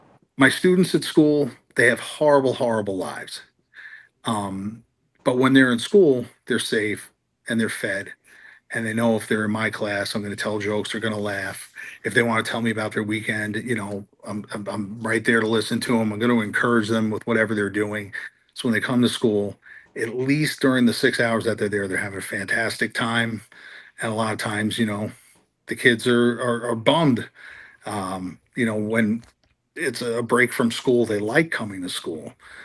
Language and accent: English; New York City, New York, United States; also born or lived in Buffalo; you know, whether it was growing up in New York City, New York City suburbs, or being in Buffalo, or coming to shows in Rochester or Erie